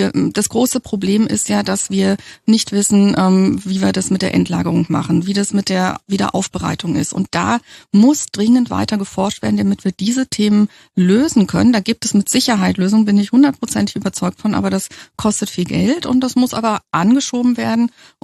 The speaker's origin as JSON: {"language": "German", "country": "Germany", "tie": "born or raised there", "said": "ich bin ja in der DDR geboren und groß geworden"}